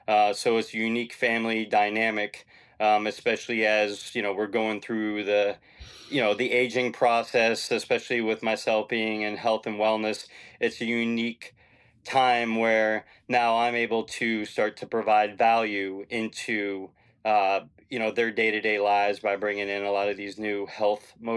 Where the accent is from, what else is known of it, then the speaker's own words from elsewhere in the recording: Fort Myers, Florida, United States; born there; I was born in Fort Myers, Florida, and I have one other sibling, a younger brother